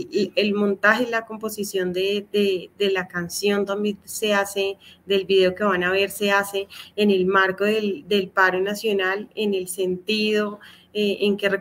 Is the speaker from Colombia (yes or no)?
yes; Colombia; preguntarnos como colombianos qué es eso que nos duele en nuestro país